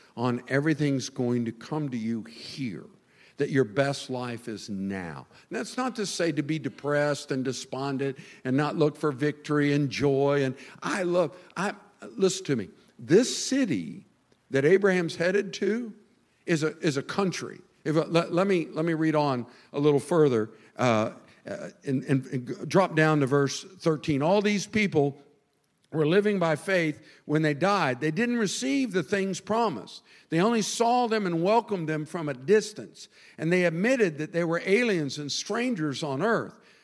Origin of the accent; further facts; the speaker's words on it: United States; And I never want to put myself as an American above being a Christian.